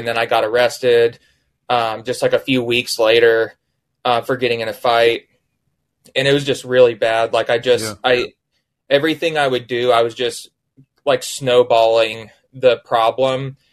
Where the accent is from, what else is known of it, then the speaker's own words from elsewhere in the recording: Anchorage, Alaska, United States; also born or lived in Tallahassee, Florida; so originally I was born here in Tallahassee, Florida. And then my mom was in the Air Force. So we lived in Anchorage, Alaska for, close to 10 years, just after I was born.